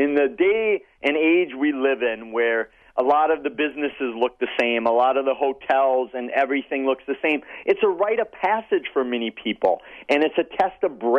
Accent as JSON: {"language": "English", "town": "Eau Claire", "region": "Wisconsin", "country": "United States", "tie": "born or raised there", "said": "Yes, my hometown has been inhabited by this mysterious creature."}